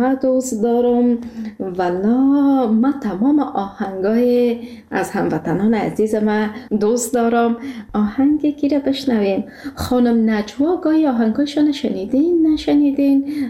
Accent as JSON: {"language": "Persian", "country": "Afghanistan", "said": "ما شما افغان هستیم، درست است که در کشورهای خارجی زندگی میکنیم"}